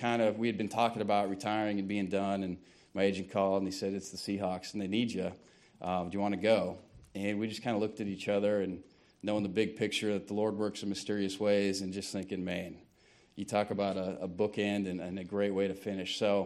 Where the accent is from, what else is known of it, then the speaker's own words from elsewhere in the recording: Seattle, Washington, United States; And I was born in Seattle and grew up watching Jim Zorn and Steve Largent and all those guys